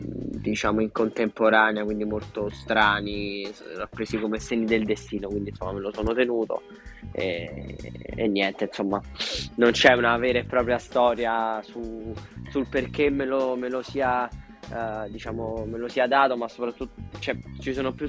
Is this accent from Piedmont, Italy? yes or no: no; Rome, Lazio, Italy; sono metà romano e metà pugliese, le mie origini.